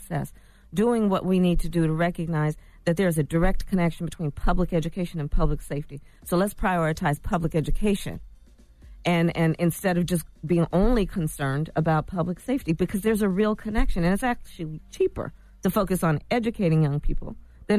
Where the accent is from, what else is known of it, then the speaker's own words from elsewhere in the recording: Oakland, California, United States; born there; I was born in Oakland.